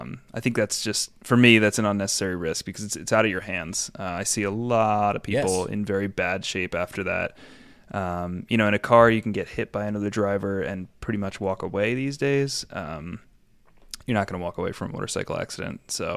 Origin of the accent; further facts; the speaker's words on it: New York, United States; I grew up in New York, but grew up racing motocross and, you know, doing BMX.